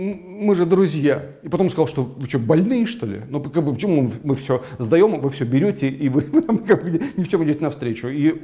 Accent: Russia; Я из России, и мне не нравится.

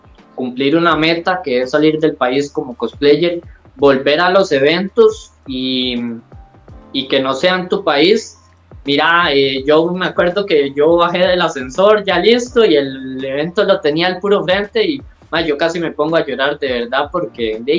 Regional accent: Costa Rica; no es porque soy tico, no voy a tener oportunidades.

